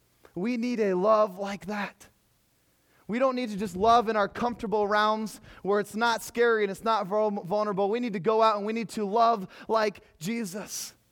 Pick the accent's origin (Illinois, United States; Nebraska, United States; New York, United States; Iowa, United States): Iowa, United States; Pella; I was raised in the Christian Reformed Church in Pella, Iowa.